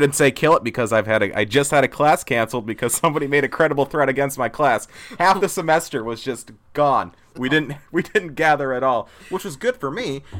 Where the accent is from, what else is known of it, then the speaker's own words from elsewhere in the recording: West Seneca, New York, United States; I mean, for me, I grew up in West Seneca. Going to downtown isn't a big thing.